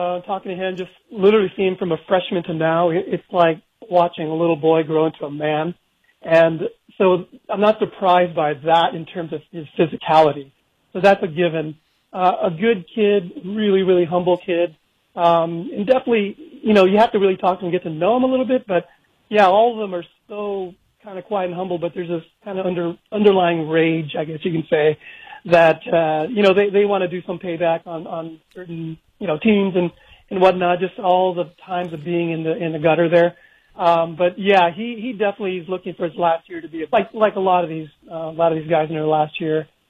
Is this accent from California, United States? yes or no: yes; San Jose, California, United States; I've born and raised in San Jose, and I've seen the ups and downs of the program